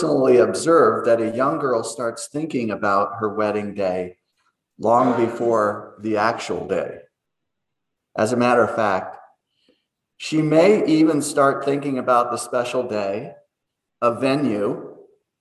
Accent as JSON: {"language": "English", "town": "Littleton", "region": "Colorado", "country": "United States", "tie": "born or raised there", "said": "I grew up in Littleton, Colorado, and my dad owned a store, and it was a men's formal wear store called Randall's."}